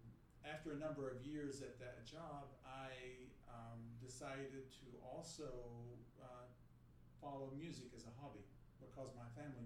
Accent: West Virginia, United States; I'm actually born and raised in West Virginia.

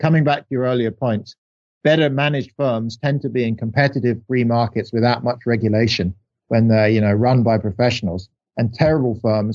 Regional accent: England, United Kingdom; accent: English; I used to joke that I'd give a seminar and people would hear my English accent and they'd, you know, give me a 20 IQ point bump up in the estimation.

